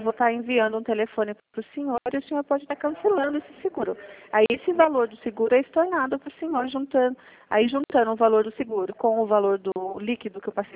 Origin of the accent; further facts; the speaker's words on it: Sorocaba, São Paulo, Brazil; eu sou de Sorocaba, né?